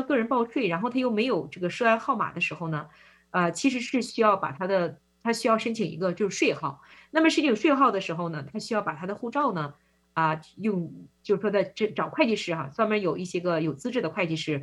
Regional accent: Harbin, Heilongjiang, China; 那个我老家是哈尔滨哈，我拿哈尔滨举例子啊

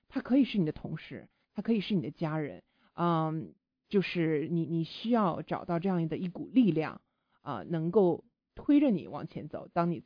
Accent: China; 因为我是一个中国人，

